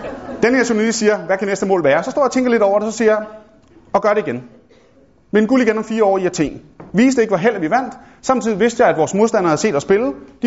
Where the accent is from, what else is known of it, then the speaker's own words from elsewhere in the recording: Copenhagen, Capital Region of Denmark, Denmark; jeg voksede op et sted på Vesterbro